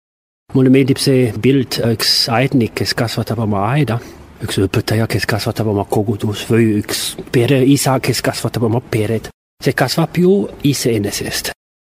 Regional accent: Belgium; Estonian is a second language; Minu kodumaal on Belgias

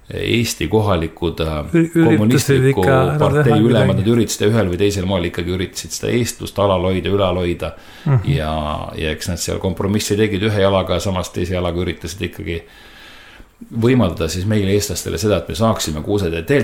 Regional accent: Tallinn, Harju County, Estonia; kui ma kasvasin siis üles Kassisaba kandis, see kandis, kus sina Andrus praegu elad

